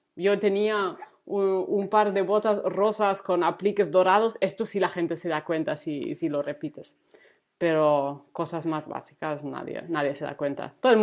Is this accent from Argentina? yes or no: no; Germany; Spanish is a second language; como es un nombre medio raro, porque soy alemana